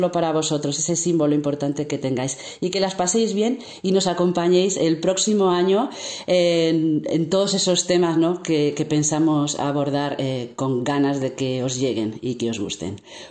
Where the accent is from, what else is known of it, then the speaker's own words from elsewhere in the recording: Vigo, Galicia, Spain; Yo soy de Vigo